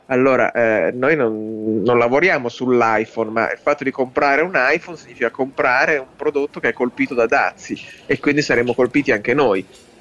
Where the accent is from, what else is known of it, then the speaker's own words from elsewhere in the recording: Modena, Emilia-Romagna, Italy; io vengo appunto da Modena, lì c'è la Packaging Valley